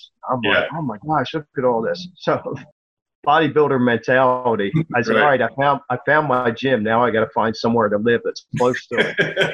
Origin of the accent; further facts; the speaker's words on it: Pennsylvania, United States; But where we grew up in Pennsylvania, we moved out into the suburbs in 1967, 1968.